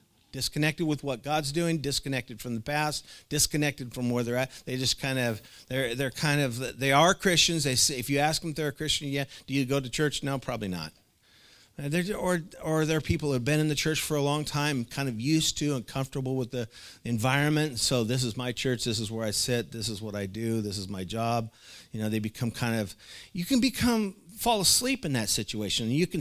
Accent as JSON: {"language": "English", "town": "Oregon City", "region": "Oregon", "country": "United States", "tie": "born or raised there", "said": "when I grew up in Oregon City, they had Gladstone, they had a huge campground."}